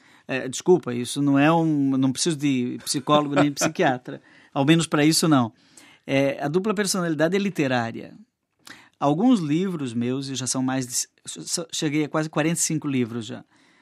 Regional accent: Brusque, Santa Catarina, Brazil; na minha cidade natal, lá em Brusque, em Santa Catarina

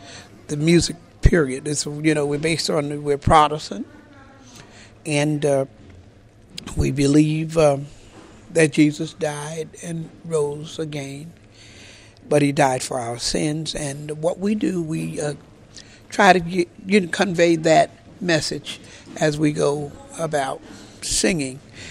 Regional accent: Philadelphia, Pennsylvania, United States; Philadelphia, Pennsylvania. I'm a native Philadelphian.

